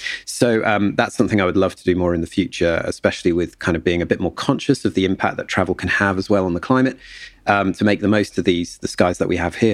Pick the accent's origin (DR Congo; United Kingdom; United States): United Kingdom; Scotland; I actually grew up for a part of my young life in a sort of unconnected fashion in the north of Inverness.